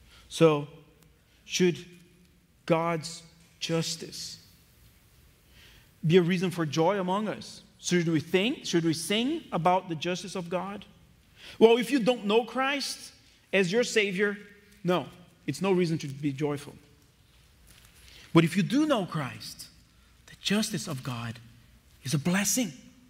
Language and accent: English; Brazil; moved away; I came across a bag that I had brought over when I immigrated from Brazil, and I found in that little bag medals.